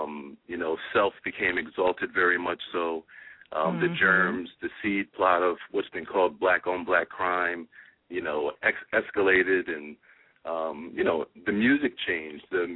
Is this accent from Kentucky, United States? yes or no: no; New Jersey, United States; I'm from North Jersey originally.